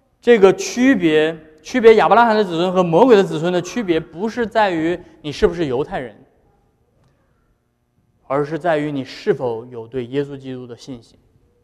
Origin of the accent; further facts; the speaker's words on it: China; 就好像我们今天我们是中国人，对吧？